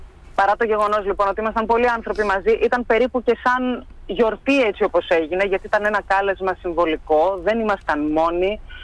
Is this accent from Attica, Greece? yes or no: yes; Athens, Attica, Greece; μεγαλώνοντας στην Αθήνα τη γνωρίζεις